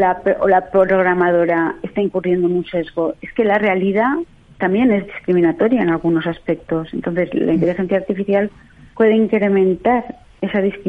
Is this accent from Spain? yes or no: yes; Valencian Community, Spain; yo soy valenciana